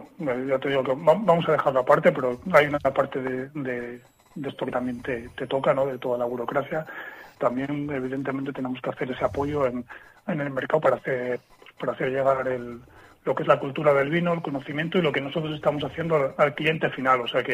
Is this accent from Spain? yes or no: yes; Asturias, Spain; Yo, como bien sabes, somos de Asturias. Mi padre fue uno de los fundadores de Dominio de Tares en el año 2000. Y bueno, yo había estudiado en Asturias, mi formación en ingeniería química.